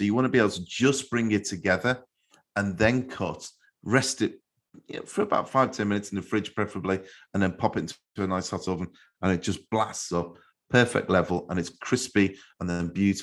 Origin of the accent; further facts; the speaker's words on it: Liverpool, North West England, United Kingdom; where I grew up in Liverpool, in our chip shops, our fish and chip shops, you used to get, you could get a portion of chips and then you get what they call a bin lid.